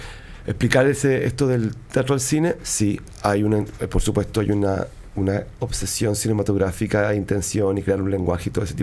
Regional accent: Atacama, Chile; todas mis obras de teatro están tan ligadas al lugar de donde soy, que es la región de Atacama, el norte chico de Chile.

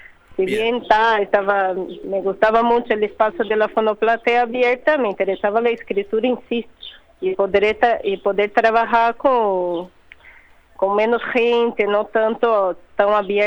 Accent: Campinas, São Paulo, Brazil; Spanish is a second language; moved away as an adult; now in Montevideo, Uruguay; Soy de Brasil, Campinas, interior de San Paulo.

